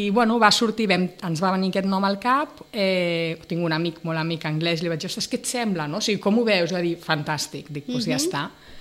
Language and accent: Catalan; Barcelona, Catalonia, Spain; now in Sitges, Spain; perquè Sitges per mi és viure a Sitges, jo que sóc de Barcelona, és una meravella